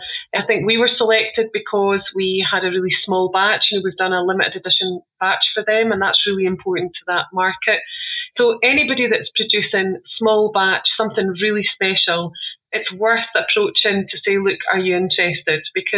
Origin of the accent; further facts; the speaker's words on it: Scotland, United Kingdom; And I think for me, as a Scottish producer, the more collaborations we can do with other Scottish businesses